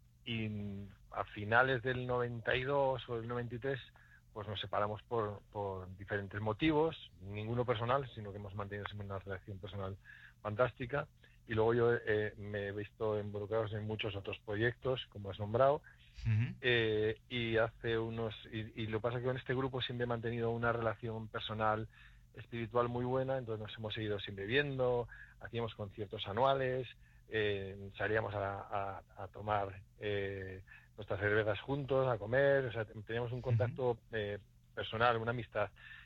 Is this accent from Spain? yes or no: yes; Molina, Spain; excepto yo que soy de Molina